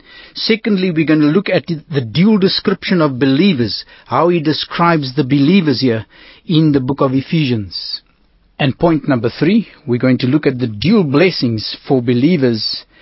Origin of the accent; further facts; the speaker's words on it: Kimberley, Northern Cape, South Africa; I'm from Kimberley in the Northern Cape, visiting the sweet Natal.